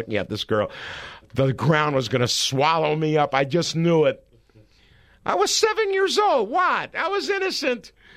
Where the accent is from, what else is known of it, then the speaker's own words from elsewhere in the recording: Brooklyn, New York, United States; I got memory, little modules of memory in my head when I was a kid growing up in Brooklyn.